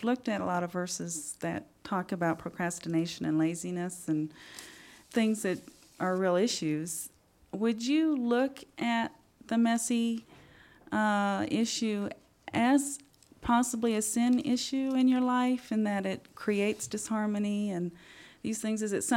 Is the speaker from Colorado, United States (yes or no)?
yes; Colorado Springs, Colorado, United States; from Colorado Springs.